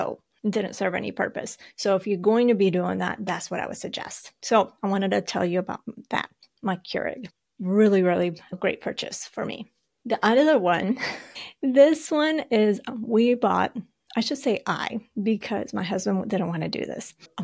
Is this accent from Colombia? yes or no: yes; Colombia; I'm from Colombia, but being from Colombia, not everybody from Colombia likes coffee, let's be real.